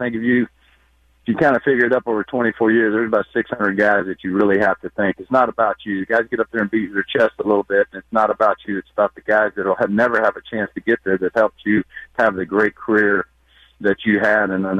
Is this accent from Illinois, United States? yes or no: no; Houston, Texas, United States; when I came home and retired and came out of retirement, pitched for my hometown team, the Astros